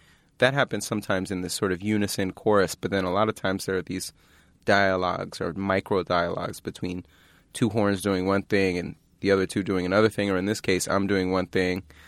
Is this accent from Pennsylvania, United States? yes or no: yes; Philadelphia, Pennsylvania, United States; I grew up in Philadelphia. I was really into rap music.